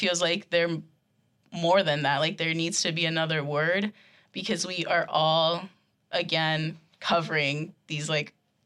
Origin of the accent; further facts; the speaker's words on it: Gettysburg, Pennsylvania, United States; Because I'm from Gettysburg. Gettysburg's really white.